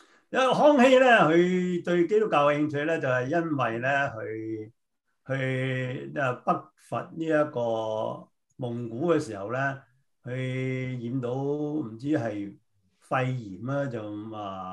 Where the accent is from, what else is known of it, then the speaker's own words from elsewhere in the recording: Hong Kong; 就是我們香港人熟悉的